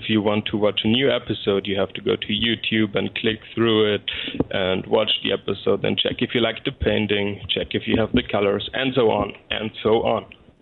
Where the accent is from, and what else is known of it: Austria; English is a second language